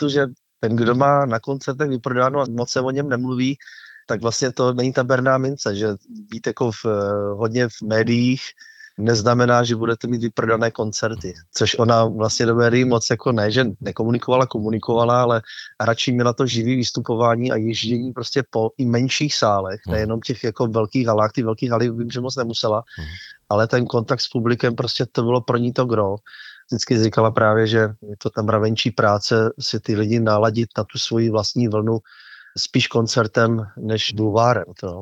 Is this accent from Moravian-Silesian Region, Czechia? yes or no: no; Újezd u Rosic, South Moravian Region, Czechia; já pocházím z Újezdu u Rosy, což je malá vesnička, dneska vedle Ivančic, kde jsem se narodil.